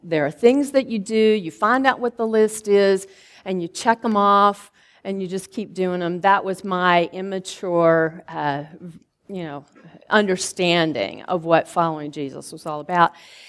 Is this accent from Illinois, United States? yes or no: no; Alabama, United States; actually anywhere except for the state of Alabama, because I grew up in Alabama.